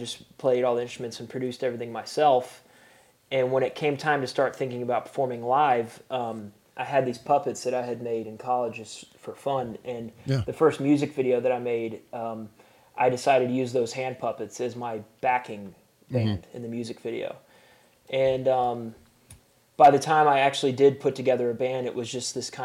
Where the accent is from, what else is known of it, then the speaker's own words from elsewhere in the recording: Chattanooga, Tennessee, United States; So we had a really big show in my hometown in Chattanooga towards the end of October